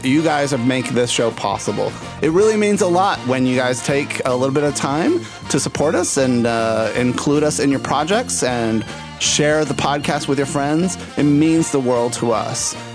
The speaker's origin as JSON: {"language": "English", "country": "Puerto Rico", "also_born_or_lived": "Texas", "moved": "yes", "lives_now": "Chicago, United States", "said": "I'm from Puerto Rico. I lived in Texas for a long time."}